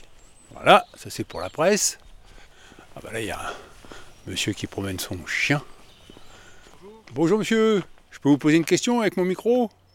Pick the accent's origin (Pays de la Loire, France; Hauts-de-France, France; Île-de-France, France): Île-de-France, France; Paris; Non, je suis parisien.